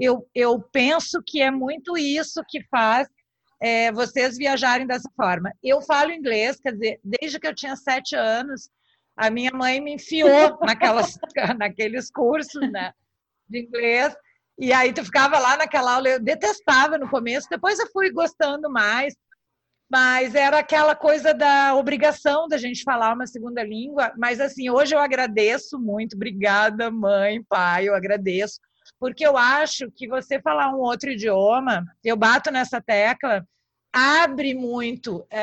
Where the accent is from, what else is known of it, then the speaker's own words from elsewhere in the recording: South Region, Brazil; E olha que eu sou do Sul, né? Que, teoricamente, a gente está mais perto ali das fronteiras com a Argentina.